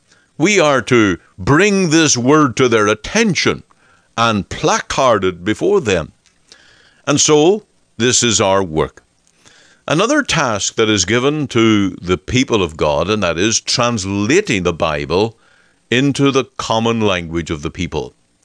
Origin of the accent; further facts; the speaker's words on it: Northern Ireland, United Kingdom; In my home country, back in the land of Ireland, although I was born in Northern Ireland, which is part of Great Britain